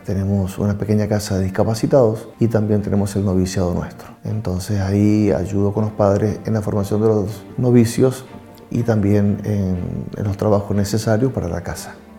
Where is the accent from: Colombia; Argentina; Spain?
Argentina; moved away as an adult; now in Egypt; soy del Instituto del Verbo Encarnado, argentino, y desde el 2001 me encuentro misionando en Oriente Medio.